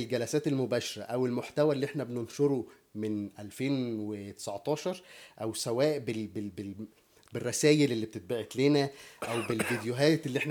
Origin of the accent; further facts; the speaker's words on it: Egypt; احنا كمصريين عندنا كام في الميه مصابين نفسيا؟